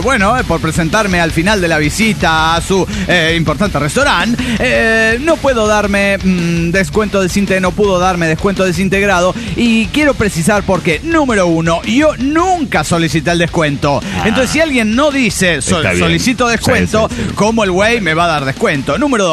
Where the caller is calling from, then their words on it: Morelia, Michoacán, Mexico; de Morelia, Michoacán, México.